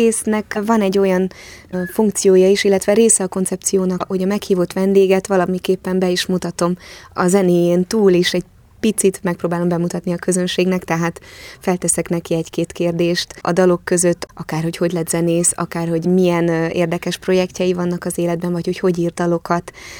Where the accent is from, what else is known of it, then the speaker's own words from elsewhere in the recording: Hungary; az, hogy Magyarországon nőttem föl, és egy belenőttem itt egy millióbe, egy kultúrába